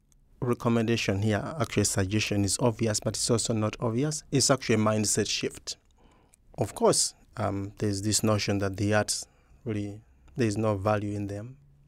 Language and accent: English; Uganda; When I was growing up in Uganda, AIDS was a big issue.